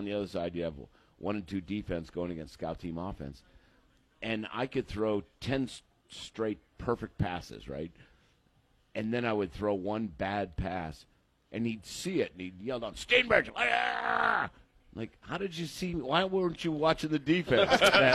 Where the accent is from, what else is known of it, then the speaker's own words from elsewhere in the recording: Erie, Pennsylvania, United States; now in Texas, United States; And I said, I live in Texas now, you know. And people, I grew up in Erie, Pennsylvania. Okay. Northwest PA, came here.